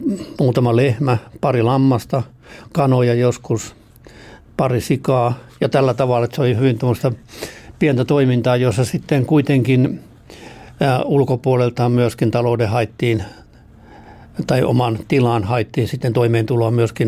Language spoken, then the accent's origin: Finnish; Saarijärvi, Central Finland, Finland; born there; Minä synnyin Saarijärvellä. Ja perheä oli tosi suuri, mihinkä mä synnyin. Kaiken kaikkiaan 15 lasta